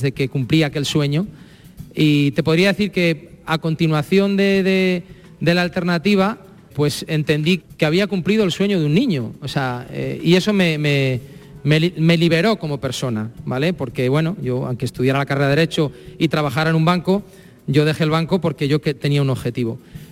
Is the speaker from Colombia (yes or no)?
no; Salamanca, Castile and León, Spain; Mi tierra es mi tierra, yo soy salmantino, soy castellano, y en el habla se me nota que no soy andaluz, ¿no?